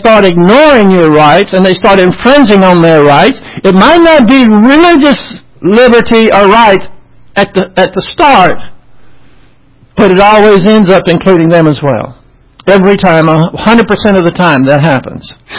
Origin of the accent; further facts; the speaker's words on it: United States; We know, as an American, and especially as a Christian, that our rights come from God.